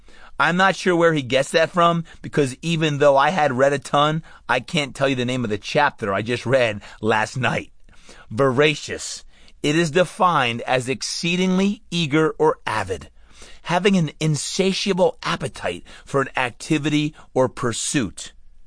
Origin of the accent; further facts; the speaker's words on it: Brick, New Jersey, United States; Bill and I grew up together in Brick.